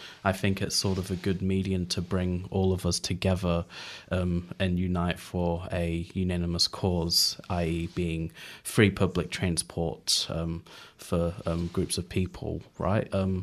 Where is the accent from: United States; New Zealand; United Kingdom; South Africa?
New Zealand; Hamilton, Waikato; now in Wellington, New Zealand; I'm originally from Hamilton myself